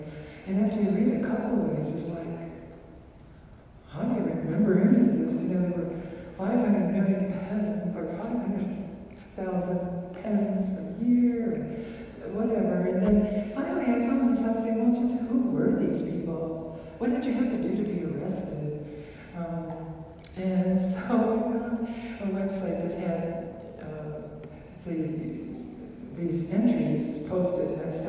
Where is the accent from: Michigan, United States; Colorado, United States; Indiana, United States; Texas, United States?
Indiana, United States; and so I'm from Indiana, and Indiana University just happened to be, I didn't know this, but happened to be the flagship university with respect to Russian studies.